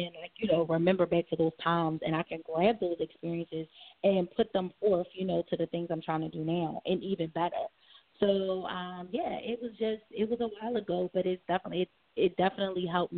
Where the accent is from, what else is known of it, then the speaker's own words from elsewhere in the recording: Philadelphia, Pennsylvania, United States; I am from Philly, and I'm a singer-songwriter.